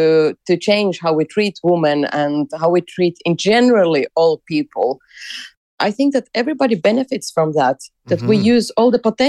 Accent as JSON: {"language": "English", "country": "Finland", "tie": "born or raised there", "said": "I grew up in mostly in Finland. I come from a multicultural family. So, my mother is Finnish and father is Ukrainian."}